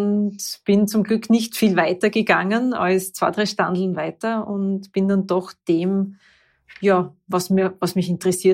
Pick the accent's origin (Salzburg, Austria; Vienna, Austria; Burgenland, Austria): Vienna, Austria; born there; Also ich bin geboren in Wien, habe dann mich relativ bald nach meiner Schule entschieden, ich gehe auf die Montanuniversität in Leoben.